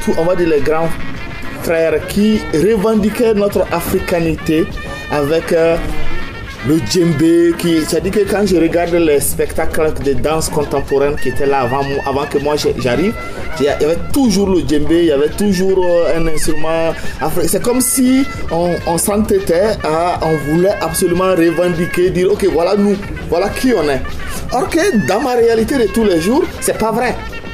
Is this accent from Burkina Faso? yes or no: yes; Burkina Faso; Moi, je suis originaire du Burkina Faso, où tout est à construire dans ces pays-là.